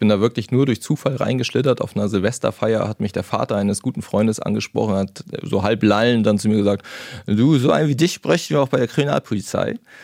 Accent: Hamburg, Germany; Ich bin halt Hamburger, ne? Und ich bin hier geboren und ich war auch schon in vielen anderen Städten.

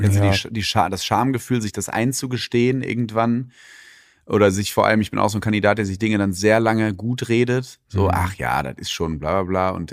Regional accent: North Rhine-Westphalia, Germany; Oder wie man aus Ostwestfalen, wo ich herkomme, sagen kann, ich kann nicht meckern.

